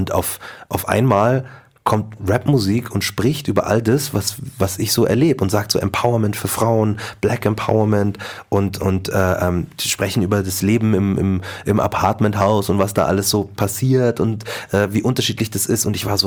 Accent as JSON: {"language": "German", "town": "Markt Schwaben", "region": "Bavaria", "country": "Germany", "tie": "born or raised there", "said": "ich bin in Marktschwaben groß geworden, das wäre vielleicht in der Stadt, wäre das vielleicht anders gewesen"}